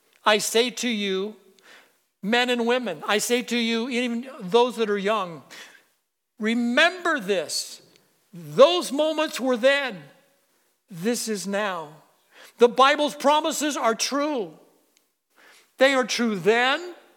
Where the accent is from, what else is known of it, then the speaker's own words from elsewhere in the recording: Packwood, Washington, United States; And they were in my hometown, Packwood.